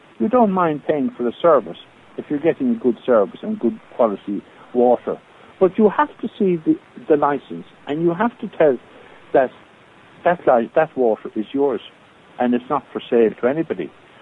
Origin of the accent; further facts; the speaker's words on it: Ireland; We're a sovereign Republic of Éire.